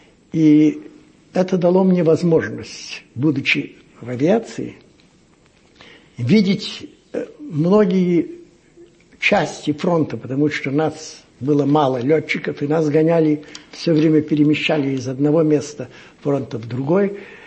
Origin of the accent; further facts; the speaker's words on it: Odesa, Odesa Oblast, Ukraine; also born or lived in Gatchina; Но мне было всего 2 года, когда отец мой, как специалист по сооружениям портовым, был переведен на юг, как один из строителей Одесского порта. И, значит, мое детство прошло главным образом на берегах Черного моря.